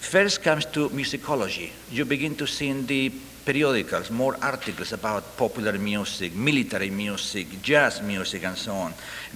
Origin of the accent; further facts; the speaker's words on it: Chile; given that I am from Chile, I'm a very good friend of Juan Pablo González, I know the whole background of Chilean music